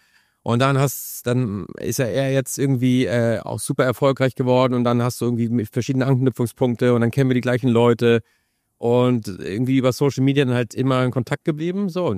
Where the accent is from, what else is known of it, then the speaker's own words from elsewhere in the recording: Northern Germany, Germany; Ich bin aus dem Norden, ich bin früher zur See gefahren